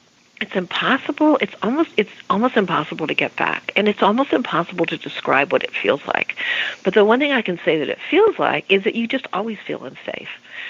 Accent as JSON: {"language": "English", "region": "Arizona", "country": "United States", "tie": "born or raised there", "said": "I grew up in Arizona and did a lot of riding when I was young."}